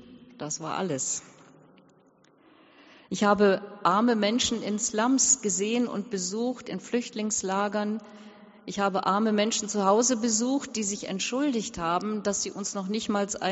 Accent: Duisburg, North Rhine-Westphalia, Germany; born there; Ich bin in Duisburg geboren, am schönen Rhein, in einem armen Stadtteil im Jahr 1956, also 11 Jahre nach Kriegsende.

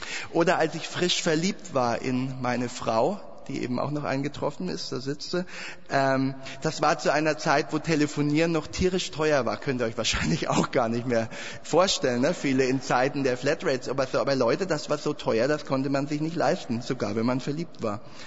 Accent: Bavaria, Germany; Ich bin auf dem Land aufgewachsen, in einem kleinen Ort in Franken

